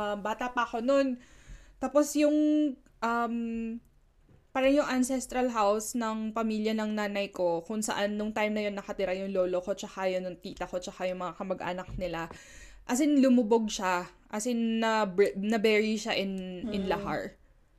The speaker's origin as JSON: {"language": "Tagalog", "region": "Central Luzon", "country": "Philippines", "tie": "born or raised there", "said": "hindi yung bayan namin sa Pampanga"}